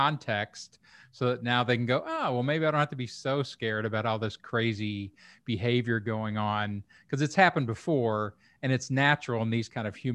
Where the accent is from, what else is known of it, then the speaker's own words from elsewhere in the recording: Kentucky, United States; like I grew up in Kentucky and I was on the border of the city and the, you know, the country.